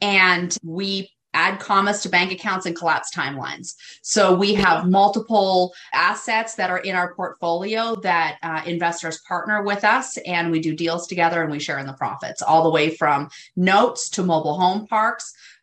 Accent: Canada; I'm actually Canadian, and I was actually born to a teenage mother.

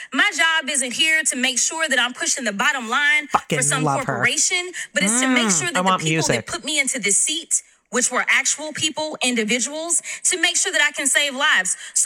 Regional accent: Texas, United States; And I'm from Texas, so let me be clear.

